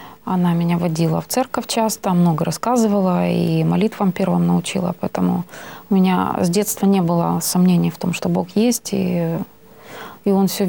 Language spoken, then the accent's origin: Russian; Ukraine; Прежде всего, родина. Там, где я родилась, там, где я выросла, там, где я услышала песни народные